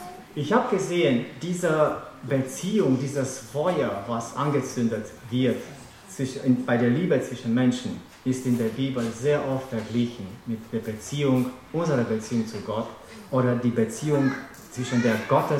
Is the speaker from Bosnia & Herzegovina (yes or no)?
no; Romania; German is a second language; Ich war circa 12 Jahre alt. Das war in meinem Heimatland in Rumänien.